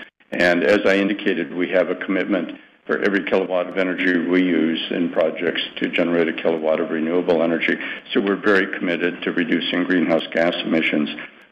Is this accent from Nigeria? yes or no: no; Canada; because I believe very strongly as a Canadian